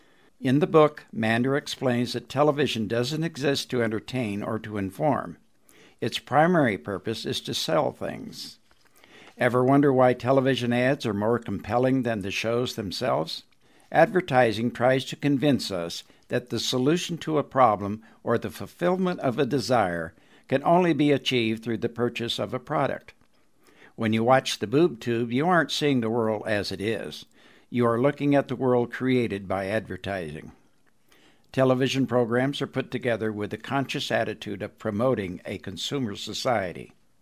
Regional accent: Anderson, Indiana, United States; from Anderson, Indiana.

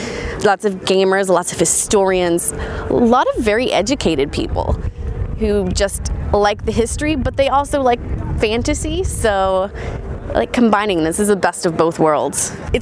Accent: Nashville, Tennessee, United States; from Nashville, Tennessee.

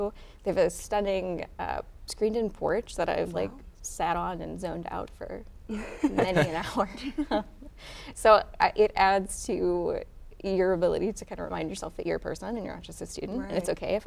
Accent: South Bend, Indiana, United States; now in Muncie, United States; when I first came to Muncie, I had never been here before, didn't know much about it. I grew up in South Bend.

